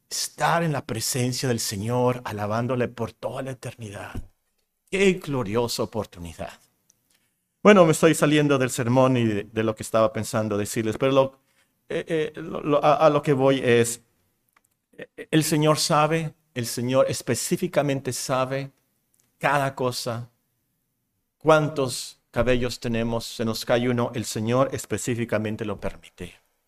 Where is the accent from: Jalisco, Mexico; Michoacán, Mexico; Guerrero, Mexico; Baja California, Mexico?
Guerrero, Mexico; Tecpan de Galeana; Yo soy de Guerrero también, hermana. ¿Cómo se dice? Que vivimos en el mismo país, vinimos de... Sí, de Guerrero, ¿verdad? Tecpan